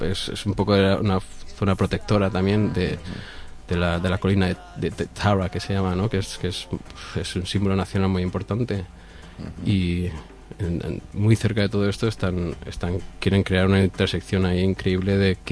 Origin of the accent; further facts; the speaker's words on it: Spain; now in Ireland; Yo soy español, pero he estado viviendo los últimos 3 años en Irlanda